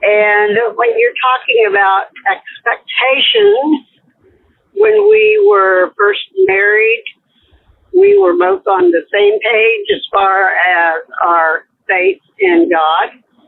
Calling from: Kansas, United States; I'm calling from Kansas.

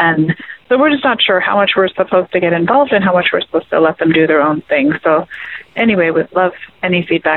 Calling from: Phoenix, Arizona, United States; I'm calling from Phoenix, Arizona.

